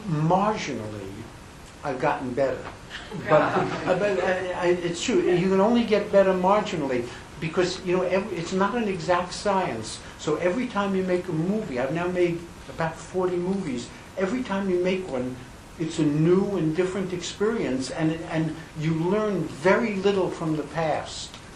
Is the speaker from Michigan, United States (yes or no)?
no; Brooklyn, New York, United States; I grew up in Brooklyn, not that far from Larry, and I never knew New York as it really existed.